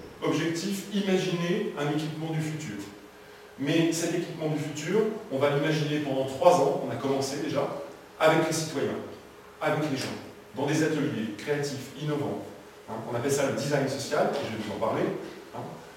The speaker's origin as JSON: {"language": "French", "town": "Nantes", "region": "Pays de la Loire", "country": "France", "said": "alors je suis nantais"}